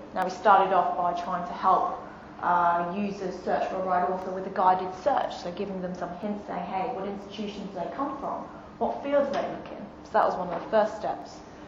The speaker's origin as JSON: {"language": "English", "town": "Wollongong", "region": "New South Wales", "country": "Australia", "said": "I'm from Wollongong in Sydney."}